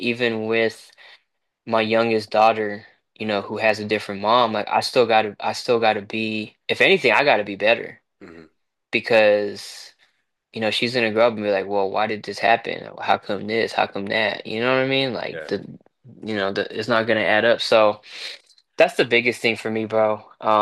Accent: Washington, United States; now in Dallas, United States; I'm from Washington State initially, and it's kind of hard because I haven't lived with him in years.

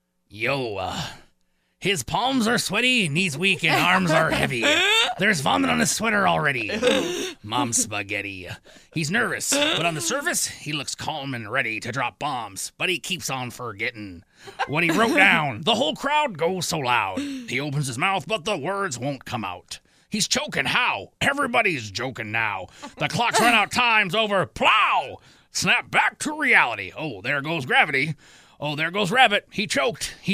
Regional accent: Michigan, United States; I'm glad that I got this because I am from Michigan

